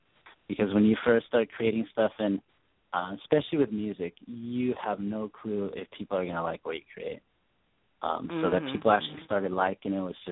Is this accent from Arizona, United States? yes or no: yes; Arizona, United States; Okay, so I am from Arizona, and as you know, it is always, It's probably cool in Arizona about maybe 4 months out of the year.